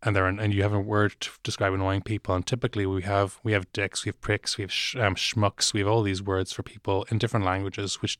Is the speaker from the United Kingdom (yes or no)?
no; Dublin, Leinster, Ireland; I am from Dublin, and while I do have Cork cousins